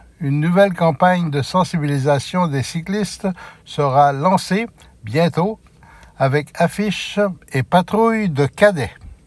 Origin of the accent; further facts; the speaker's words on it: Shawinigan, Quebec, Canada; born there; now in Montreal, Canada; Alors, moi je suis né à Shawinigan, où mon père et son frère étaient électriciens.